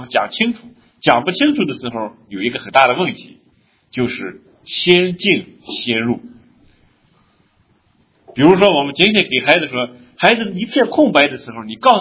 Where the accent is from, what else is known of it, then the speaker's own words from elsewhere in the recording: China; 我们都是中国人